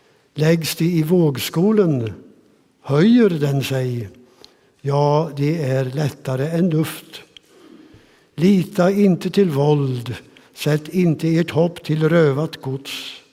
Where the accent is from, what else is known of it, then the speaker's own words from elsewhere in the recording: Skänninge, Östergötland, Sweden; de ungdomsledare som jag träffade i missionsförsamlingen hemma i Skänninge.